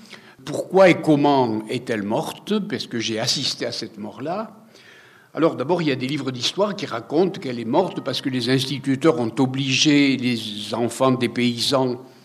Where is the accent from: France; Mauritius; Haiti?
France; Occitanie; accent: Gascon; first language Gascon; French is a second language; le français, celui que j'utilise maintenant, est ma seconde langue, puisque lorsque j'étais jeune, j'ai été nourri en gascon, c'est-à-dire dans un patois d'Occitanie